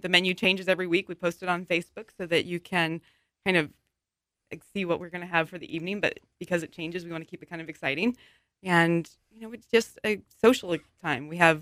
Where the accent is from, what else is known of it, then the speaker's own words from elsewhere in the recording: Kearney, Nebraska, United States; which I actually grew up in Kearney. And so bringing all this back to my hometown has been really fun.